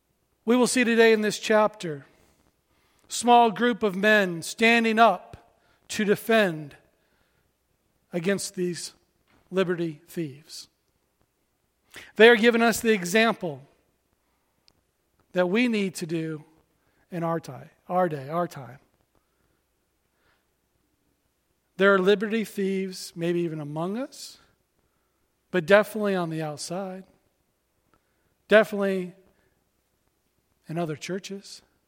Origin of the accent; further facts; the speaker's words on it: United States; Now, when I use the word liberty, especially as an American, it has a special place in our hearts